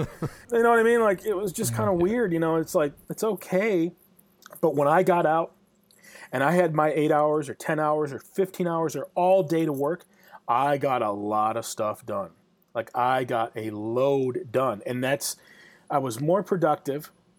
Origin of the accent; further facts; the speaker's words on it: Midwest, United States; I'm from the Midwest and you plan and you worry and you freak out. And then, you know, worrying is an art form where I'm from, you know?